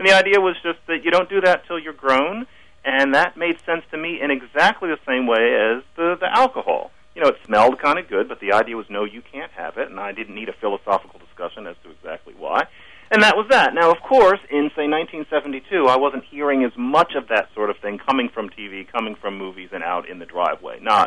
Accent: Philadelphia, Pennsylvania, United States; I grew up in Philadelphia, so I imagine it happening right in that city.

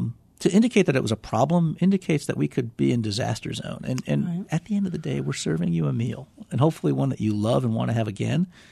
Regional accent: Midwest, United States; Yeah, I'm a Midwesterner.

